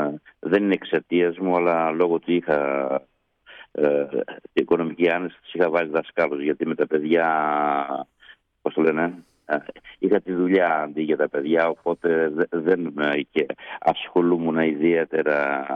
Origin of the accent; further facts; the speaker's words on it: Markiniada, Epirus, Greece; born there; Γεννήθηκα στη Μαρκινιάδα Άρτας. Είναι ένα χωριό πάνω από το Πέτα.